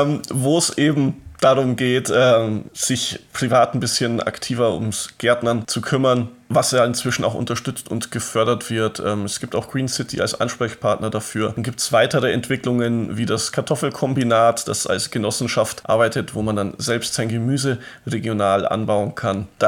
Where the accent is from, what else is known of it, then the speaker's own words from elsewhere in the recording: Munich, Bavaria, Germany; Wir sind hier ja auch als Münchner sehr verwöhnt